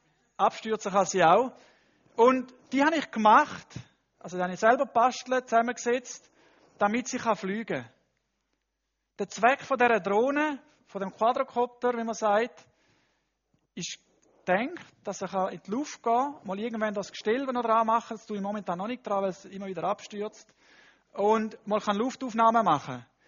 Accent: Panama; German is a second language; In dem Land, wo ich aufgewachsen bin, das ist Panama

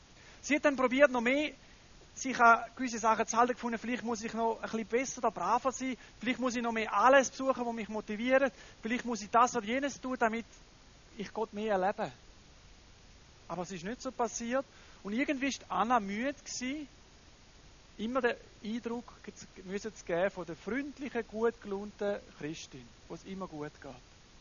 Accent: Panama; German is a second language; gerade in Panama, wo ich aufgewachsen bin.

